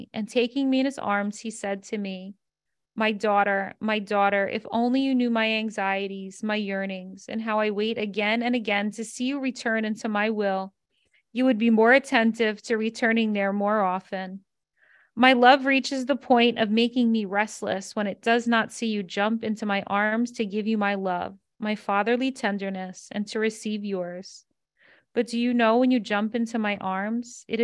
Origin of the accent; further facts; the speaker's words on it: New York City, New York, United States; growing up in the Bronx, you know, I have a very Bronx personality. I grew up in a 29-floor building.